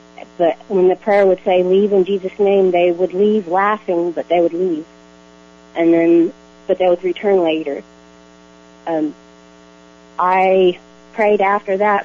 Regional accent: Oklahoma City, Oklahoma, United States; I'm from Oklahoma City.

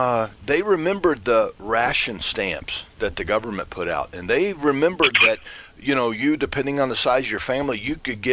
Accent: Florida, United States; But I can remember growing up in Central Florida, and you know, if you had any land at all, you had a garden.

